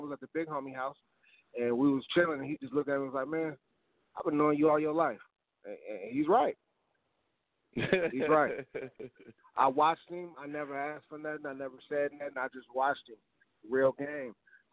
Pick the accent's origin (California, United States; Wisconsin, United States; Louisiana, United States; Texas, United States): California, United States; Oakland; also born or lived in Queens, New York; I was born in Queens, New York. And then, you know, from there, I came to California to the Bay Area when I was about 5 years old, and I moved to Oakland.